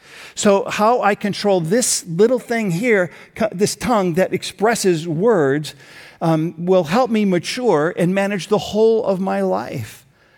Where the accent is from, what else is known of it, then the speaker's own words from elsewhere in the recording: United States; We get to live in a country where we have the freedom of speech. I love being an American this way.